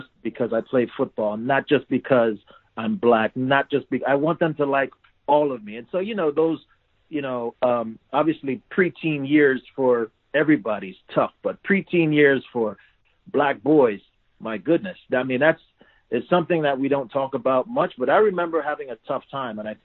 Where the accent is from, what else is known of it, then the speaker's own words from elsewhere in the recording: Silver Spring, Maryland, United States; I grew up in Silver Spring, Maryland. And I went to Springbrook High School